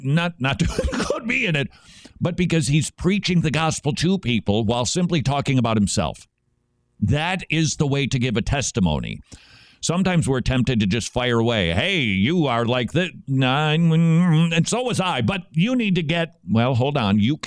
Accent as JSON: {"language": "English", "region": "Minnesota", "country": "United States", "said": "And every single time I say to someone from the South that I'm from Minnesota, they keep saying, \"Oh, you betcha.\""}